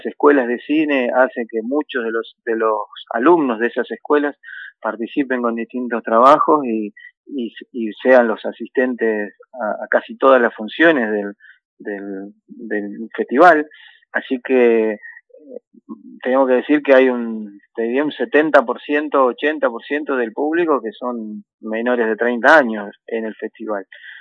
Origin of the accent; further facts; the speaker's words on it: Patagonia, Argentina; habla mucho de quiénes somos los patagónicos, de quiénes son los habitantes de toda esta tierra.